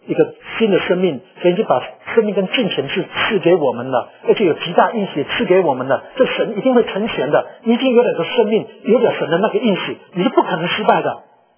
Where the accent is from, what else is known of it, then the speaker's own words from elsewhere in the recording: New Jersey, United States; 调在New Jersey，因为那是我的家乡